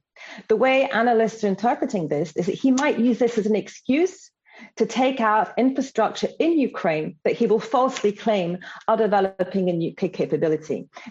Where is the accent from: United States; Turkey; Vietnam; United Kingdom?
United Kingdom; I'm British, but I do consider myself to be European as well.